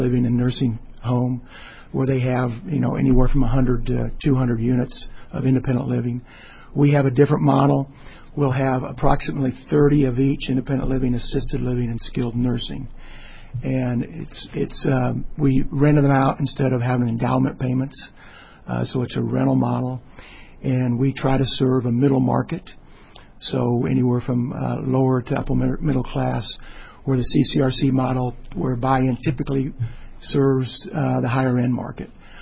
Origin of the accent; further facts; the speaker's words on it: Webster City, Iowa, United States; now in Olathe, United States; I'm with Scenic Development Company. I actually live in Olathe, Kansas. Born and raised in Webster City, Iowa.